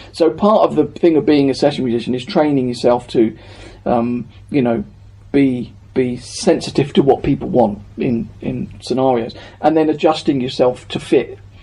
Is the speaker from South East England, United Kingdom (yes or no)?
yes; Portsmouth, South East England, United Kingdom; I was from Portsmouth originally, and I lived in London at the time, though.